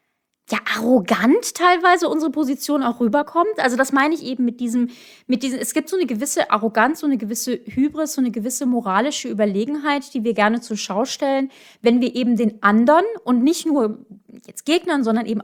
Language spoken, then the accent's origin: German; Germany; Und ich halte es für auch unser Ansehen als Deutsche ein bisschen schwierig